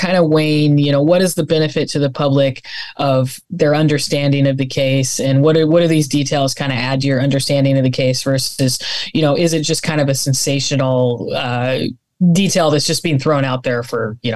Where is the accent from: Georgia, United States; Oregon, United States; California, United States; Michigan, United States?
Oregon, United States; Corvallis; I grew up in Oregon, Corvallis, Oregon, and went to school at University of Oregon